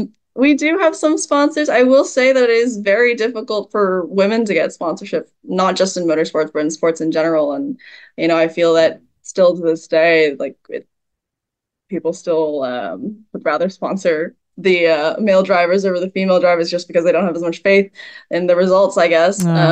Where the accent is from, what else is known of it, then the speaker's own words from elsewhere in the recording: Toronto, Ontario, Canada; now in Irvine, United States; I'm from Toronto originally, but I live in Canadian. Irvine.